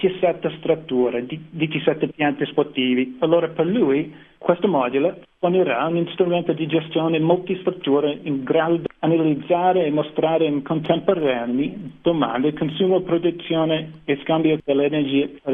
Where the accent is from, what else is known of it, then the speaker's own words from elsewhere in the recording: United States; Italian is a second language; sono americano e me la cavo con la lingua, ma sto imparando ancora.